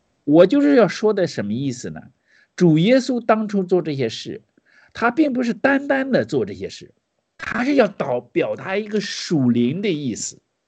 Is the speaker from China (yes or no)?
yes; China; 从某种这一点，我们中国人是认识不到的哈